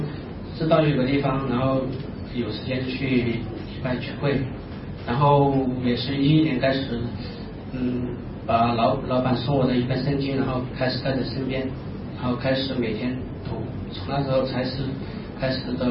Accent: Chongqing, China; 来自重庆，从小也在重庆农村长大，我们那里也没有从来没接触过福音

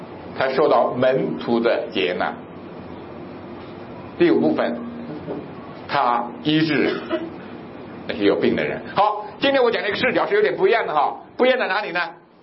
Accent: China; 我认为我是一个中国人

